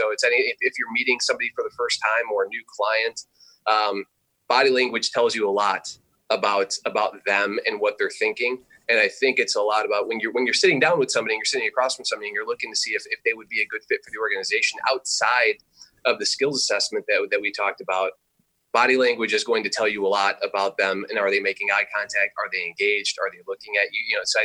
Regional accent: Melrose Park, Illinois, United States; I'm from the South Side. I'm on the outskirts of the South Side. I grew up in Melrose Park.

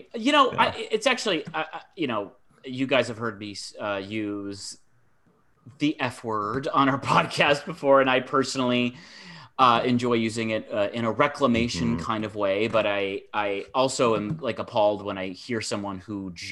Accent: Michigan, United States; I'm from Michigan, nothing about

